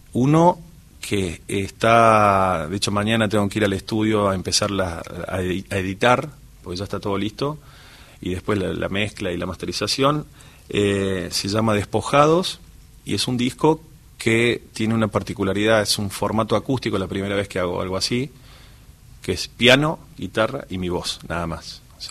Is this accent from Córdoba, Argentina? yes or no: yes; Córdoba, Argentina; moved away as an adult; now in La Plata, Argentina; nací en Córdoba, viví toda mi vida en Córdoba y me mudé hace 9 años a la ciudad de La Plata. Y ahí estoy instalado, ya firme.